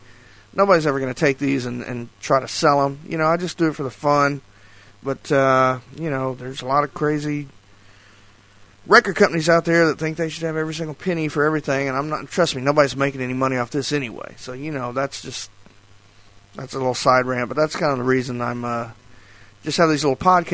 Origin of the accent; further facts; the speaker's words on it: Sealy, Texas, United States; I grew up down around Sealy.